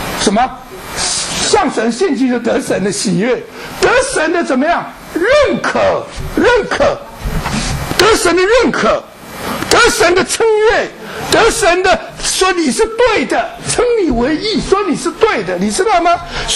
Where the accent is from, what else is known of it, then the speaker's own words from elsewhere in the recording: China; 这 Barry 就好几个，都是我们中国人来的，你知道吗？我们中国人很没信心的，你看到没有？